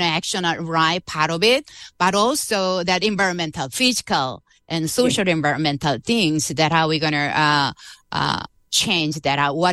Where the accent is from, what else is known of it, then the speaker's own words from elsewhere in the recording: Seoul, South Korea; moved away; I came originally from South Korea. I was born and raised in Seoul, South Korea.